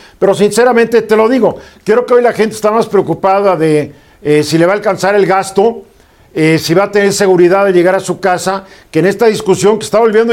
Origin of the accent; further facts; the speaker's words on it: Mexico; los derechos que yo como mexicano hoy gozo